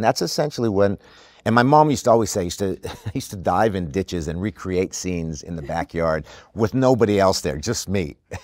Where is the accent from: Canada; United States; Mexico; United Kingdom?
Canada; Montreal, Quebec; I came from Montreal. I didn't know any actors, really.